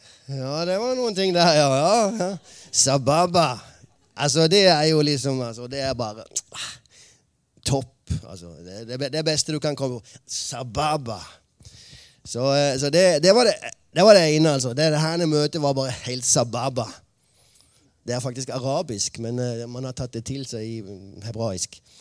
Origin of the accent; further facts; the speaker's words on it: Mandal, Agder, Norway; Så jeg kommer fra nære. Lenger sør. Sør. Mandal.